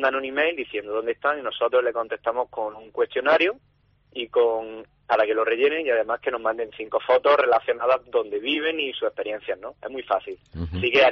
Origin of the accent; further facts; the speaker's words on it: Jaén, Andalusia, Spain; de que todo lo que sea Jaén hay que reflejarlo en la página, ¿no? Y desde los vídeos, que nuestro acento siempre la gente le hace mucha gracia